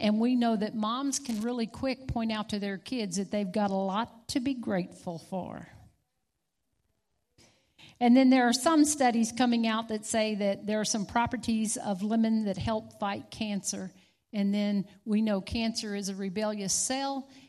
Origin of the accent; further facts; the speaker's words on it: Louisiana, United States; I'm from Louisiana. I think I have somebody else around in here from Louisiana, too.